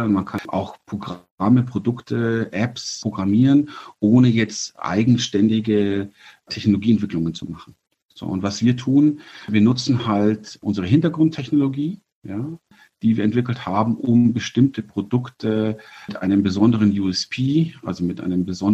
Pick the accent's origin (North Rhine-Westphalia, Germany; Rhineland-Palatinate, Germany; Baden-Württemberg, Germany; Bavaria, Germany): Bavaria, Germany; Amberg; moved away as an adult; also born or lived in Belgium / Paris; also ich bin gebürtig aus Amberg, ja, also ich geboren, genau. Und ich bin ja mit 18 schon von hier weggezogen und war faktisch länger weg, als ich tatsächlich hier war in der Region